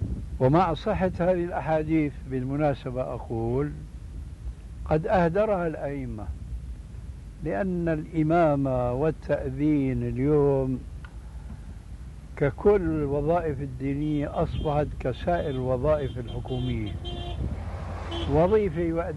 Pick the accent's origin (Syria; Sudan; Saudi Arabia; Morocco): Syria; moved away; هذه عندنا في الشام في سوريا مشهورة هذا الحديث. وجئت هنا وسمعته أيضا وهكذا.